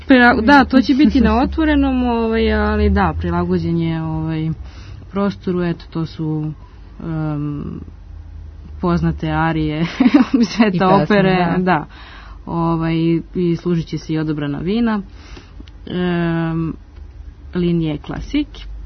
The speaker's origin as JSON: {"language": "Serbian", "town": "Vršac", "region": "Vojvodina", "country": "Serbia", "said": "ja sam u stvari poreklom iz Vršca i porodica ima vinograd, vinariju"}